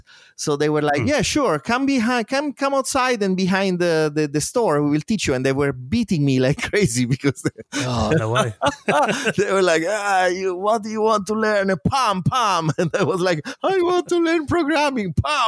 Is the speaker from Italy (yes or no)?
yes; Italy; accent: Italian; English is a second language; I started with Amos, sorry, my Italian accent is getting